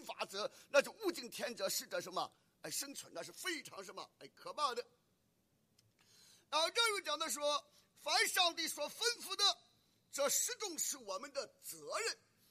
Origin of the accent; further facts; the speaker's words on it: China; 我们中国人包括东亚的包括印尼的，什么叫 copyright？